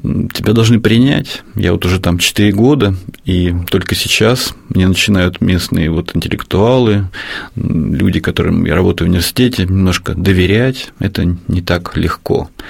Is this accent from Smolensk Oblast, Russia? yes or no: yes; Smolensk Oblast, Russia; moved away as an adult; also born or lived in Moscow; Я сам изначально из Смоленской губернии, вот переехал в Москву, когда поступил на факультет, ну, прожил там больше 20 лет. 30, на самом деле